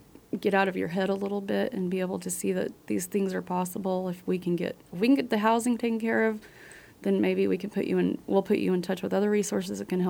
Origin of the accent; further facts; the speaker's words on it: Hutchinson, Kansas, United States; now in Manhattan, United States; I have been in Manhattan for 3 years. I came from Hutchinson.